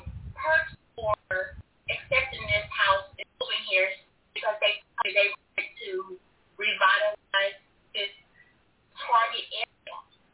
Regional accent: Alexandria, Louisiana, United States; Because I grew up out here in Pine Quarter.

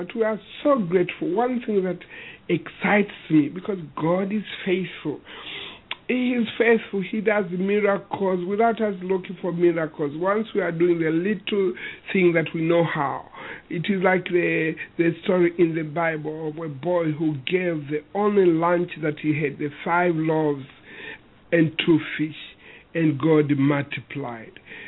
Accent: Tanzania; born there; I was born in Tanzania. I was a child. My family is a large family

